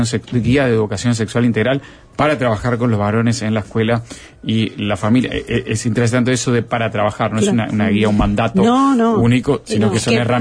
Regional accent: Uruguay; pero somos de Uruguay

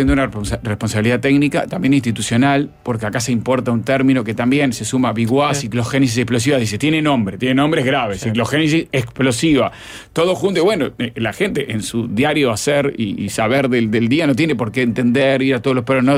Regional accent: Montevideo, Uruguay; ahí también nos pasa como montevideanos

